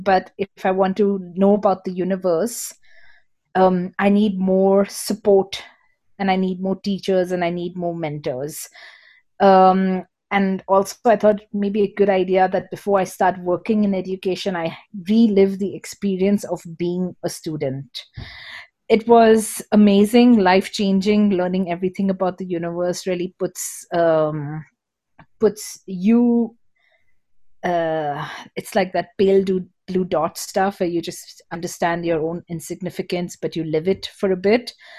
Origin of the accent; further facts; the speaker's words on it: Mumbai, Maharashtra, India; also born or lived in Netherlands; now in Goa, India; I came back to India. I'm from Mumbai, which is a city, and I didn't want to go back into the city because I felt kind of done with cities. So I shifted straight to Goa.